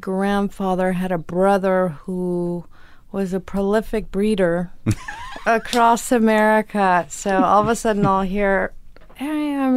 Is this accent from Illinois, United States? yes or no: yes; Chicago, Illinois, United States; born there; So I was born in Chicago.